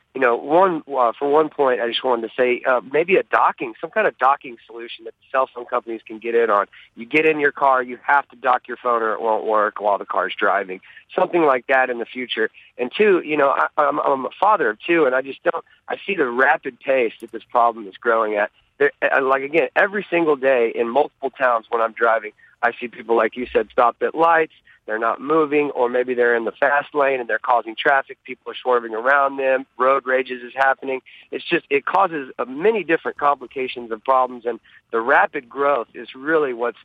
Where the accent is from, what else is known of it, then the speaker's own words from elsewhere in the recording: Austin, Texas, United States; But back to one of your callers from Austin, I'm from Austin, another great idea.